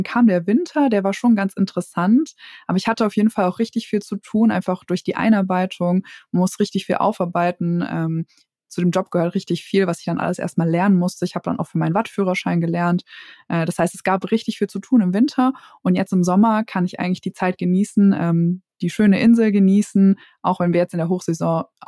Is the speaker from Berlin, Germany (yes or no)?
no; Hesse, Germany; now in Wangerooge, Germany; Ich komme eigentlich aus Südhessen, also ich bin nicht in der Nähe vom Meer aufgewachsen